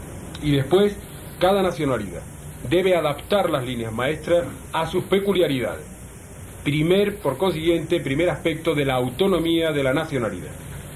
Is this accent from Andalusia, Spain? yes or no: yes; Andalusia, Spain; Porque yo soy andaluz y muchas veces lo digo